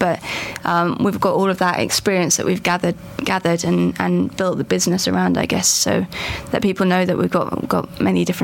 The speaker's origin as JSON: {"language": "English", "region": "England", "country": "United Kingdom", "said": "me being English, England winning it was super special."}